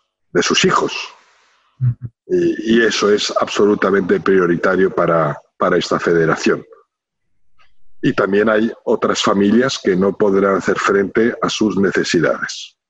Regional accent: Spain; como judíos y como ciudadanos españoles.

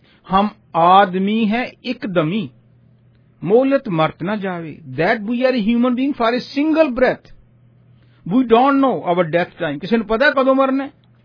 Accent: Punjab, India; ਮੈਨੂੰ ਪਤਾ ਮੈਂ ਪੰਜਾਬ ਤੋਂ ਹਾਂ, ਸਾਡੇ ਬਰਨਾਲੇ ਵੀ, ਬਠਿੰਡੇ ਵੀ

